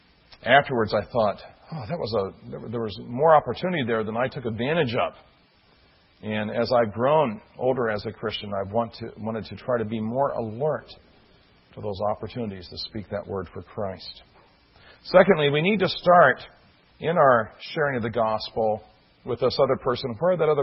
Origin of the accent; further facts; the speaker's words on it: Bible Belt, United States; Now, I grew up in the Bible Belt at a time when the average person knew that there was one true God.